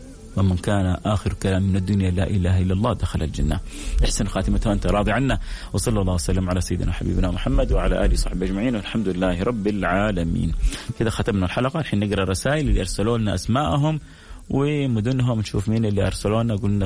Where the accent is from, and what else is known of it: Abha, Asir, Saudi Arabia